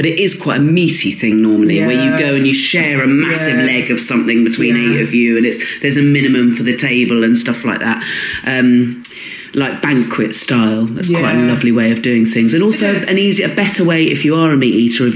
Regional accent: Swanage, South West England, United Kingdom; I grew up in Dorset and Swanage

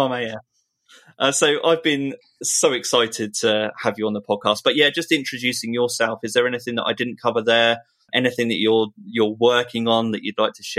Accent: United Kingdom; And there's just no way to say it naturally, just being British.

